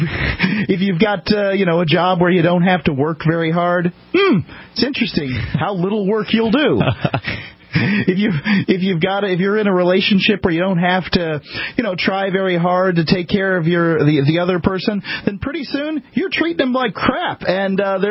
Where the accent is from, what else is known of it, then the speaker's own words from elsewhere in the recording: United States; say that the United States system of judicial jurisprudence is the very best on the planet because I'm American, right?